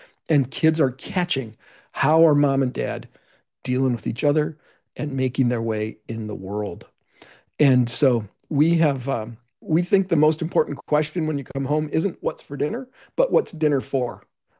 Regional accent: Michigan, United States; great automobile manufacturers in my home state of Michigan.

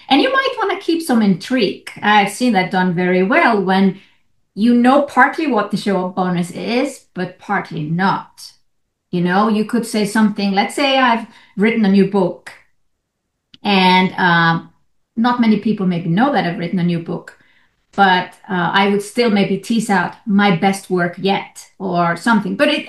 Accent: Iceland; now in Switzerland; The fact that I'm from Iceland and live in Switzerland has a huge relevance in my marketing

